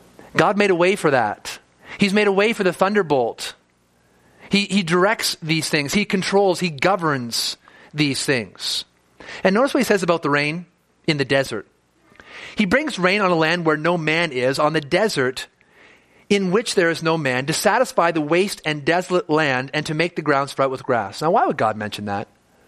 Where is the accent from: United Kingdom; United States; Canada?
Canada; Ontario; now in Calgary, Canada; I grew up in Ontario, so I knew a little bit about snow